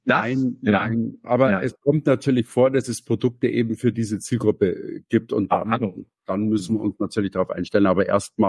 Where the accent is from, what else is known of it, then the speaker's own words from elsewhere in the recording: Munich, Bavaria, Germany; ich komme aus München